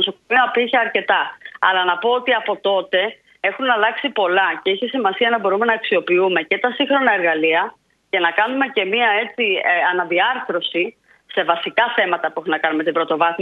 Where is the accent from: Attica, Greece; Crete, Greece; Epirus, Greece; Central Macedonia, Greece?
Crete, Greece; Είμαι από την Κρήτη, από ένα κριτικό χωριό.